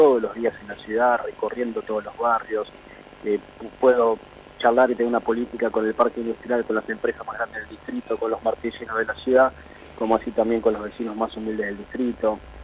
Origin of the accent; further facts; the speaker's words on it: Lanús, Buenos Aires Province, Argentina; Mis abuelos, mi hija, somos todos de Lanús.